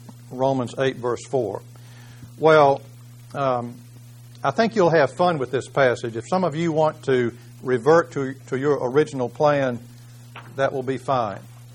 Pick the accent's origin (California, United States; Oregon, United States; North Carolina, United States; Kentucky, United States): Kentucky, United States; born there; I was born in Kentucky, but I was pulling for Utah.